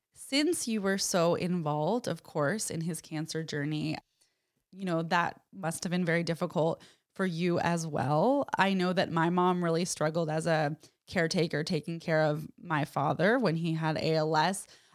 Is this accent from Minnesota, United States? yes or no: no; San Francisco, California, United States; I'm from San Francisco, so I'm very familiar with that drive.